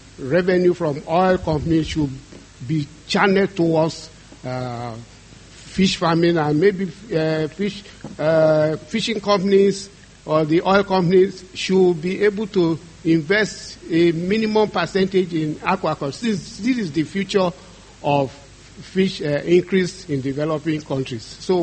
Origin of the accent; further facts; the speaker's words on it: Nigeria; I'm from Nigeria.